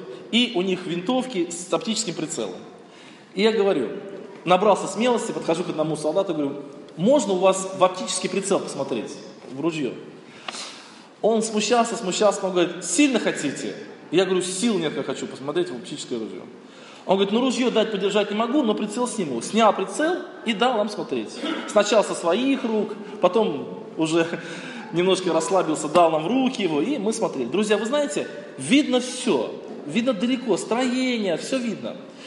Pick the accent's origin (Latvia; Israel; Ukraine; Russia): Russia; Tolyatti, Samara Oblast; Вот я вырос на Волге. Там, где я рос, это город Тольятти, ширина Волги почти 16 километров.